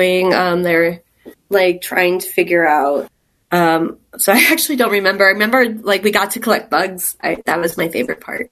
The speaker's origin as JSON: {"language": "English", "region": "Texas", "country": "United States", "said": "So I'm originally from Texas. So I went to Bastrop High School"}